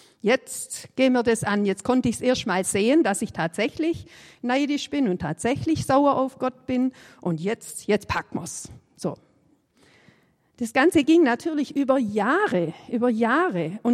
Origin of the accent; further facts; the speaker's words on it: Baden-Württemberg, Germany; accent: Swabian; Verzeiht mir, ich bin Schwabe und ich hoffe, ihr versteht, wenn ich hier in Schwäbisch rede. Ich kann das nicht Hochdeutsch.